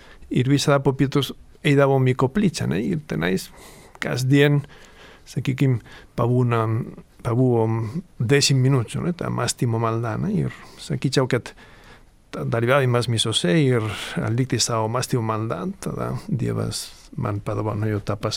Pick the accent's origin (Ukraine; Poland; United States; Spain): Spain; Barcelona, Catalonia; Barcelonoje.